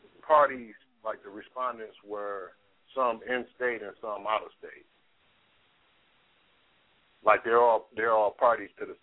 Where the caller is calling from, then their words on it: Detroit, Michigan, United States; I'm calling from Detroit, Michigan.